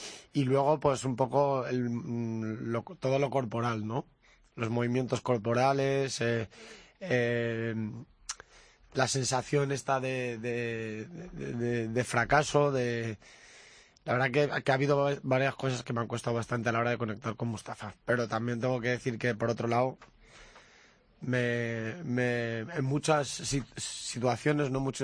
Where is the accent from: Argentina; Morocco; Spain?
Morocco; yo con Mustafa tengo en común la nacionalidad, que soy marroquí como él.